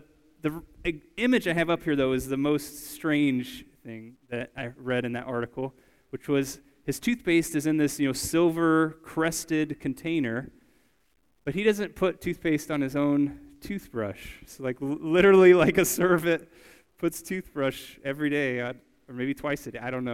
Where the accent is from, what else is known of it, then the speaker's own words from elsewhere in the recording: United States; So it was always easy for me as an American to be able to visit Mexico.